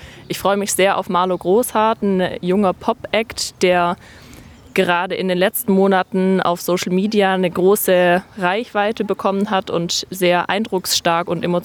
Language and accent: German; Ulm, Baden-Württemberg, Germany; Ich bin selber in Ulm aufgewachsen und durfte die vielfältige Kulturlandschaft in Ulm als Kind und Jugendliche als ganz selbstverständlich erleben